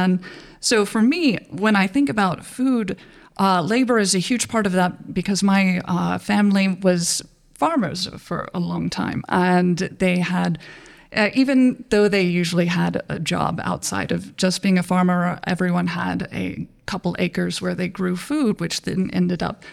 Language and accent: English; North Carolina, United States; And since I'm from North Carolina originally, the smell of the dirt where I live is this red clay.